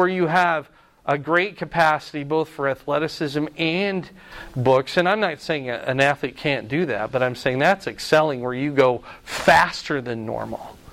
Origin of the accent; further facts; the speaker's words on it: United States; born there; I'm so thankful I was born in the United States